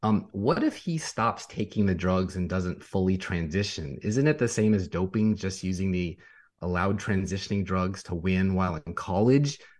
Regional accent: United States; You know, in America, I'm an American, I'm going to say me at least, we like our athletes to be underdogs, right?

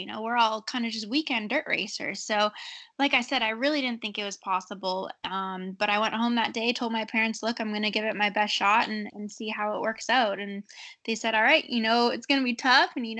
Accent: Canada; I grew up in Canada racing dirt.

